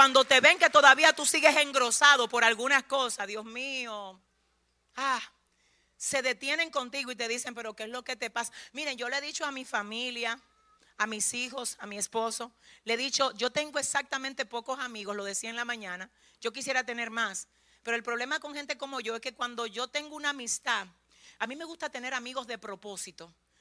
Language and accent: Spanish; Sabana Perdida, Santo Domingo, Dominican Republic; Ustedes que me conocen desde donde yo vengo de Sabana Perdida. Yo vengo de estar allá cruzando un puente entre Villamella y Sabana, Los Minas.